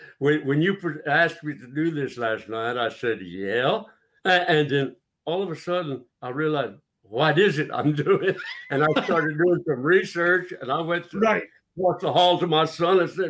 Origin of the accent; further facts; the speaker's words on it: Louisiana, United States; I don't apologize for not playing music, but I'm Cajun and I like to talk.